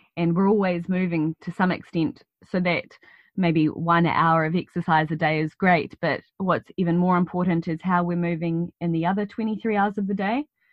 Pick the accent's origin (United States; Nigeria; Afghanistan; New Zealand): New Zealand; Christchurch, Canterbury; I stumbled upon you in my hometown of Christchurch.